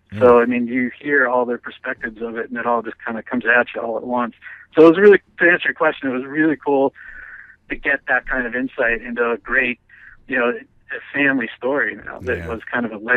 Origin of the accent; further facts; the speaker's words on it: Pittsburgh, Pennsylvania, United States; Now, certainly for my hometown of Pittsburgh, where my uncles are from, I mean, you couldn't get a job in that town.